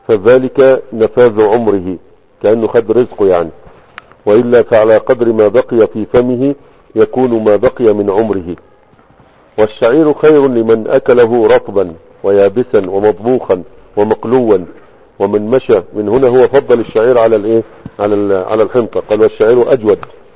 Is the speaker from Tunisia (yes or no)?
no; Egypt; لكن السرادق عندنا في مصر علامة في المأتم للموت